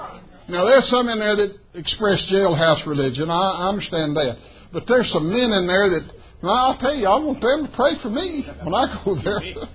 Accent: Texas, United States; Well, I'm from West Texas. I have to show you that I do know some big words.

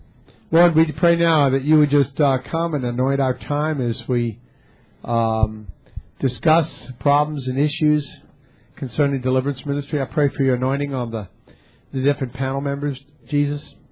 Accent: New Orleans, Louisiana, United States; our people all my life have accused me from being from the Bronx because of my accent. But I'm from New Orleans. I was from New Orleans.

